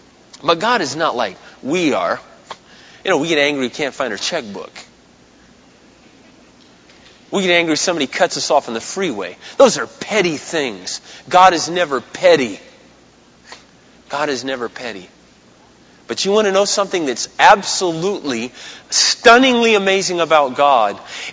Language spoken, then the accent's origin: English; Minnesota, United States; "Yes, sir, I'm from Minnesota."